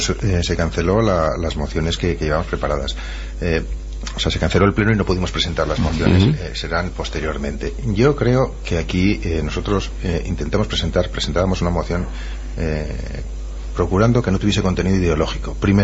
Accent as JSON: {"language": "Spanish", "region": "Navarre", "country": "Spain", "said": "Y nos acepten como somos y nos apoyen como navarros."}